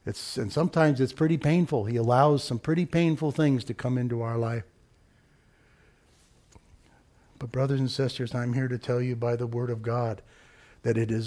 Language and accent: English; United States; I can't help but be grossly prejudiced because I'm an American. German and Irish, especially Irish descent, but I'm American.